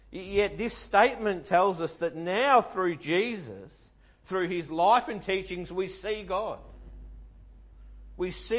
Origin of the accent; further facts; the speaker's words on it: Bacchus Marsh, Victoria, Australia; born there; I was born in Bacchus Marsh